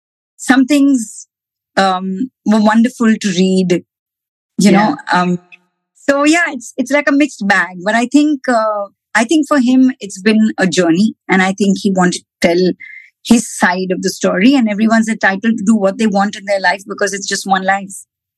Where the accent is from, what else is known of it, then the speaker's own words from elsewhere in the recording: Mumbai, Maharashtra, India; because I'm East Indian. East Indians are from Mumbai.